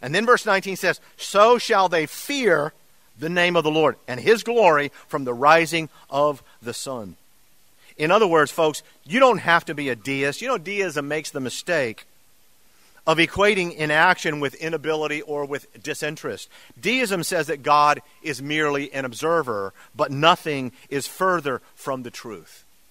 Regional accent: Turkey; We were growing up in Turkey. I was in the third grade, been there 3 years.

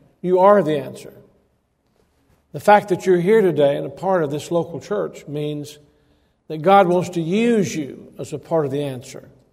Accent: Alabama, United States; born there; now in Tennessee, United States; Well, I was born in Alabama, but I got to Tennessee as quickly as I possibly could.

